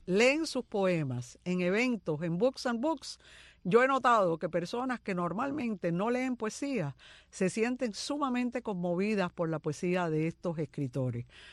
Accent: Cuba; now in Miami, United States; en Miami hay solo dos mujeres presidentas de juntas directivas de banco y las dos somos cubanas.

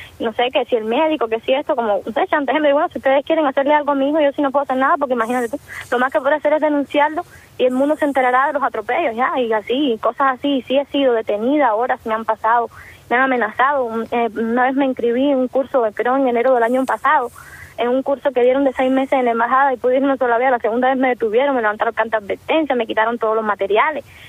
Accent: Cuba; yo soy de origen campesino, soy del campo, y ver la gente pobre, porque aquí en el campo no se vive igual que podría ser, por ejemplo, en el medio de La Habana.

